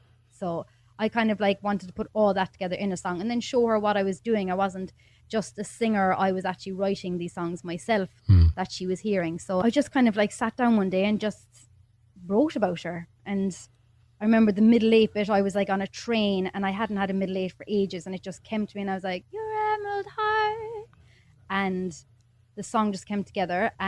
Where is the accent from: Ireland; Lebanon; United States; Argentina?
Ireland; Like I was delighted, obviously, that it was Dermot with us both being Irish